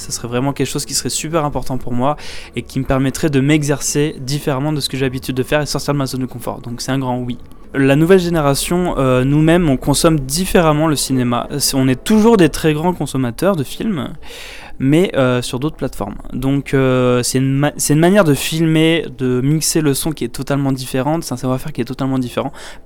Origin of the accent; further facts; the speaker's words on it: Valence, Auvergne-Rhône-Alpes, France; je suis originaire de Valence, je suis à Cannes aujourd'hui, j'ai 24 ans